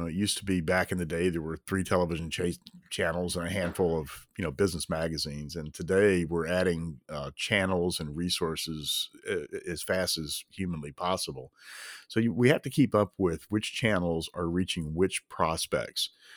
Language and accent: English; Tennessee, United States; I grew up in East Tennessee. I know a lot of Tennessee jokes